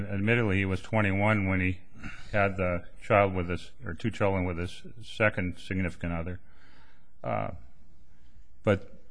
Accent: Great Falls, Montana, United States; from Great Falls, Montana.

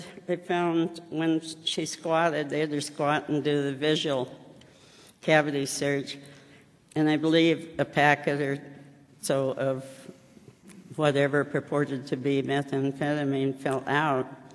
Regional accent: Great Falls, Montana, United States; I'm from Great Falls.

